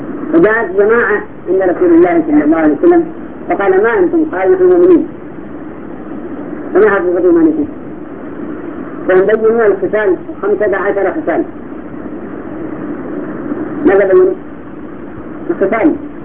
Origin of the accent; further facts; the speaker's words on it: India; Arabic is a second language; الحمد لله عندنا في الهند وفي بعض الدول